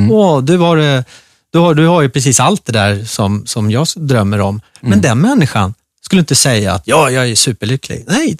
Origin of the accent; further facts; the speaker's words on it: Gustavsberg, Stockholm County, Sweden; Inte där jag växte upp i skärgården. Jag gick i skola inne i ett litet brukssamhälle som heter Gustavsberg.